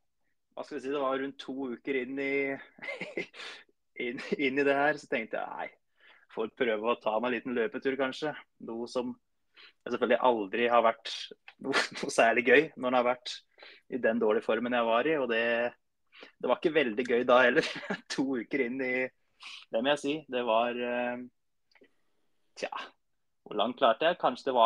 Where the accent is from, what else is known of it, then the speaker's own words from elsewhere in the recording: Flå, Buskerud, Norway; Så jeg er fra Flå.